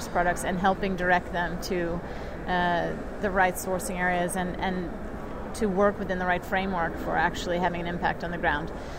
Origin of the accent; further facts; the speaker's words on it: East Coast, United States; Yeah, I grew up on the east coast of the U.S. and we always lived in rural areas